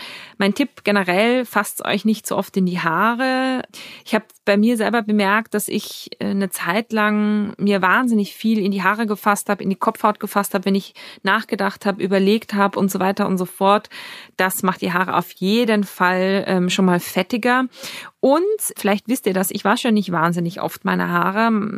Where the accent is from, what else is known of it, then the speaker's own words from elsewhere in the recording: Austria; Eine Sprachnachricht aus meiner Heimat. Liebe Grüße, liebe Jacqueline nach Österreich